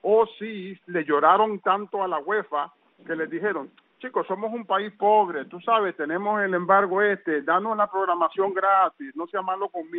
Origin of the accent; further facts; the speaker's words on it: Costa Rica; born there; Nací en Costa Rica, sí.